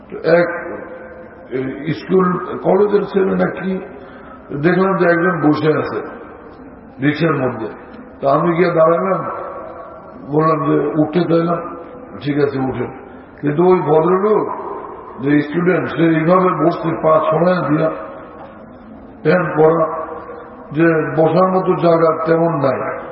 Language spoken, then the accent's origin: Bangla; Lalmohan, Barisal Division, Bangladesh; তো আমার নিজের এলাকা লালমোহন যাব